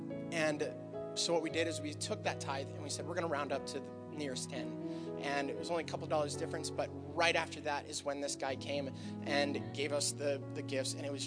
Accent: Oregon, United States; for their first Christmas away from home, we're from Oregon, their first Christmas away from family

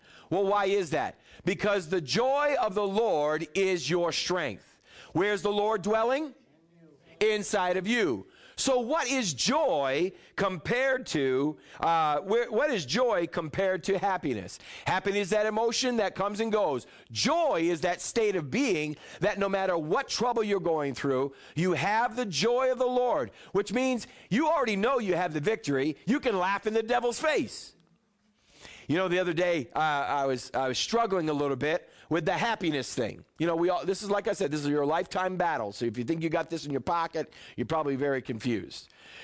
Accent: New England, United States; Now, I'm from New England. Very stoic people up there.

